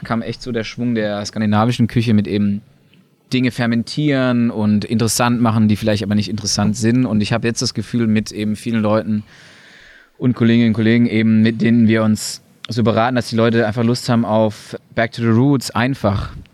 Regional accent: Mannheim, Baden-Württemberg, Germany; Also wie gesagt, groß geworden in Mannheim, einer Arbeiterstadt

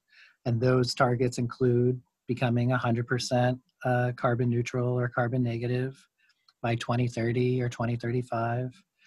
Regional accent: Chicago, Illinois, United States; born there; I was born in Chicago, went to school in Philadelphia, and have been the beneficiary of being able to travel to more than 50 countries around the world.

